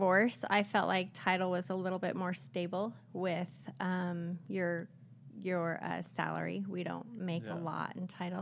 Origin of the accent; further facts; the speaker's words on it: Utah, United States; I born and raised in Utah. So I know the industry really well in Utah.